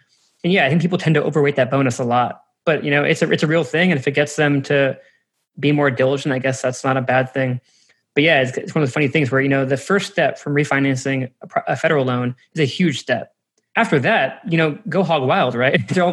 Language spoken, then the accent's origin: English; Texas, United States; I'm from Texas, so that's relevant to me, or it was.